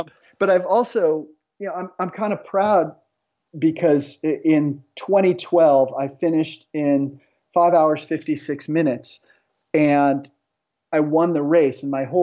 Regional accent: Palos Verdes, California, United States; I knew of the Barks the entire time growing up in Palos Verdes

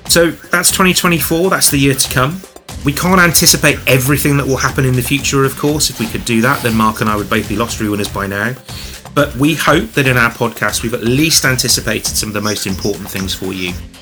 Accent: Bristol, South West England, United Kingdom; we've seen clean air zones introduced in cities such as Bath, and as mentioned before, in my hometown, and ALD's HQ, funnily enough, in Bristol.

